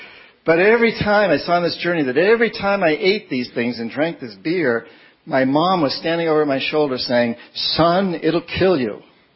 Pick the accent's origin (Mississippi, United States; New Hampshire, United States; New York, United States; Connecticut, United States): New Hampshire, United States; Like, I'm from New Hampshire. Give me another one.